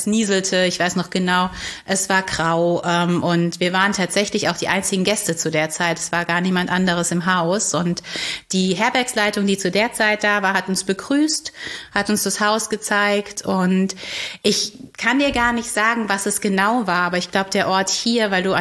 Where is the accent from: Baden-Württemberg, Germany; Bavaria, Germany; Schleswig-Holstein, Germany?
Baden-Württemberg, Germany; Heidelberg; Also ich bin in Heidelberg oder in der Nähe von Heidelberg zur Schule gegangen.